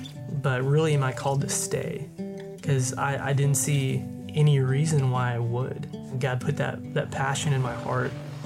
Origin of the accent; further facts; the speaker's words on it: Little Rock, Arkansas, United States; So I was kind of born and raised in Little Rock.